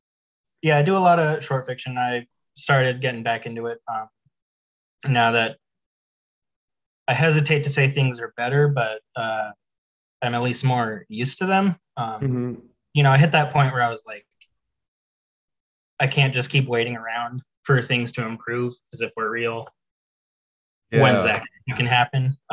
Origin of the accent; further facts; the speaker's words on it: Vancouver, Washington, United States; I'm from Vancouver, which is like right above Portland, Oregon.